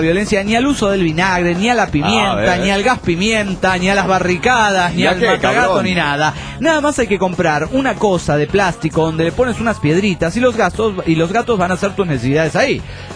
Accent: Chalatenango, El Salvador; Especialmente a Chalatenango. Sí, que sí, así se llama de donde soy.

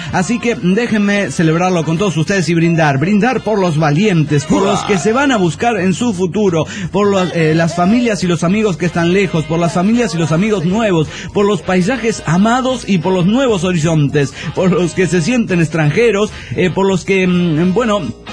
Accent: Mexico; now in Santa Ana, United States; nosotros aquí somos como mexicanos en Estados Unidos

